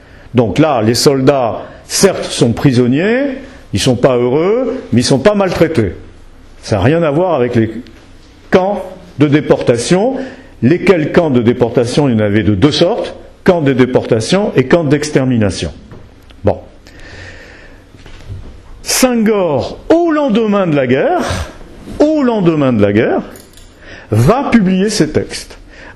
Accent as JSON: {"language": "French", "country": "France", "said": "En tant que Français, ça me fait plaisir de savoir que je n'appartiens pas à un pays qui à 100% a été colonialiste."}